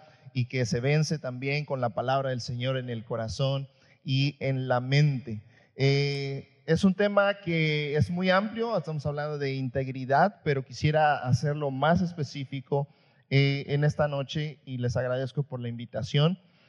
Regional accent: Chiapas, Mexico; Yo soy de Chiapas

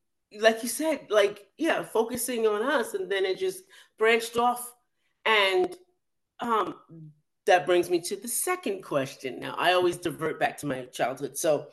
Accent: Alabama, United States; now in Long Island, United States; I came from Alabama with my family here. I'm on Long Island, by the way.

